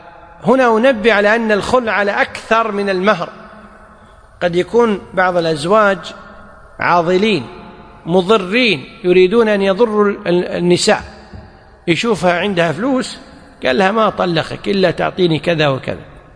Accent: Kuwait; وهو النظام والقانون عندنا في الكويت

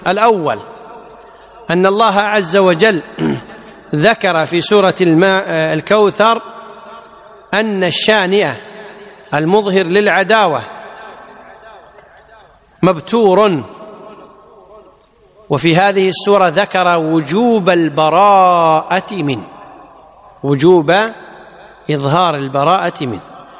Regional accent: Kuwait; يعني بالعامية عندنا بالكويت كلمة جميلة، ها، يقول لا تطبطب على ظهره

